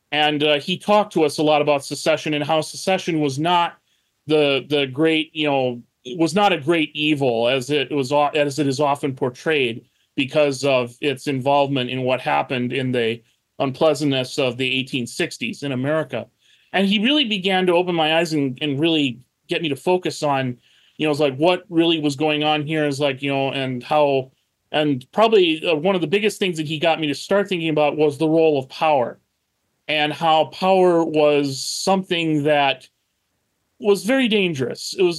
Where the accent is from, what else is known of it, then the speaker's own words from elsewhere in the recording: Minnesota, United States; I mean, growing up in the United States, I grew up in the state of Minnesota, and I was always Minnesotan first.